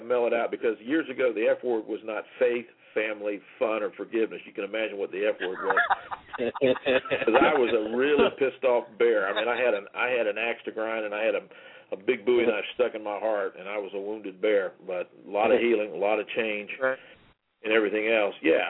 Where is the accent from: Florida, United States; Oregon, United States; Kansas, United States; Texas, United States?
Florida, United States; Gainesville; first language French; also born or lived in New Hampshire; My old man moved our family to Gainesville in 54. We came down from New Hampshire. My old man came down here to work at the university in 52. We moved down here in August of 54. I'm a little 3.5-year-old French-Canadian kid that speaks nothing but French.